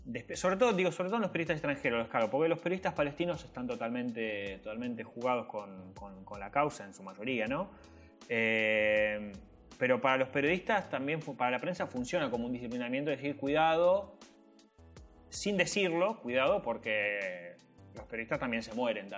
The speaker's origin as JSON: {"language": "Spanish", "country": "Argentina", "said": "Nosotros como argentinos, por más que seamos descendientes de árabes"}